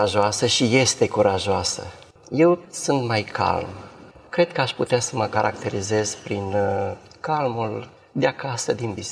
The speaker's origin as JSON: {"language": "Romanian", "town": "Mărițeia", "region": "Suceava County", "country": "Romania", "tie": "born there", "said": "M-am născut la Măriței, într-o familie de credincioși adventiști."}